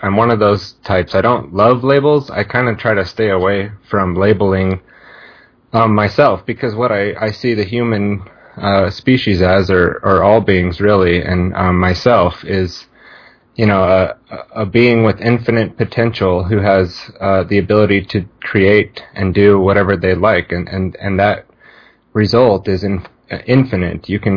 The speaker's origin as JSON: {"language": "English", "town": "Farmington", "region": "Utah", "country": "United States", "tie": "born or raised there", "said": "I'm from Utah. I was born and raised in Farmington, Utah, in the LDS church. I went to public schools."}